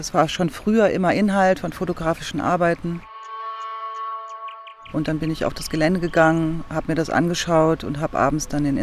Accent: Hamburg, Germany; Ich bin Hamburgerin

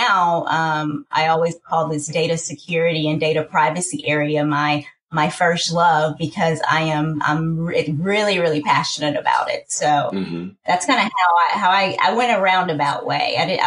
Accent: Arkansas, United States; I'm originally from Arkansas.

